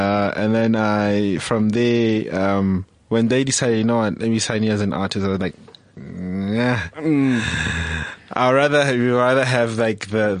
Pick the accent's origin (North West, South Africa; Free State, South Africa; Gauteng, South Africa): Gauteng, South Africa; Vereeniging; So I grew up in Vereeniging, and I started my whole career in Vereeniging as well